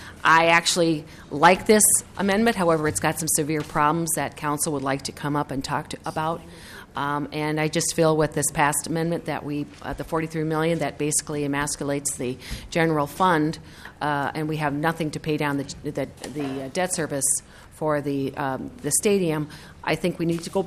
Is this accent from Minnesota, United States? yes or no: yes; Minnesota, United States; I'm from Greater Minnesota.